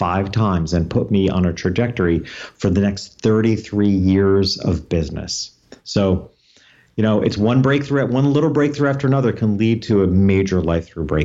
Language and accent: English; New York, United States; I come back to my hometown in upstate New York, or what we consider upstate New York, about 2 hours north of New York City.